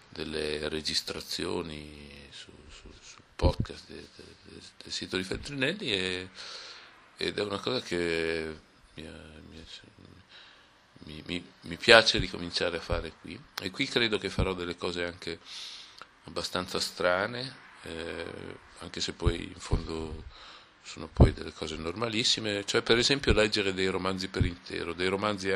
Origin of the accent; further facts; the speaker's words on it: Parma, Emilia-Romagna, Italy; now in Casalecchio di Reno, Italy; sono di Parma, abito a Casalecchio di Reno, di mestiere scrivo dei libri